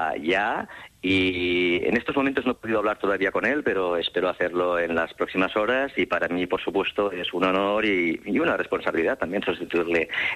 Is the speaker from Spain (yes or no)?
yes; Barcelona, Catalonia, Spain; aquí en Barcelona, que es de donde yo soy, pero yo creo que esto es cuestión de 2 semanas y en breve ya me incorporo a Gijón y espero ser un gijonés más.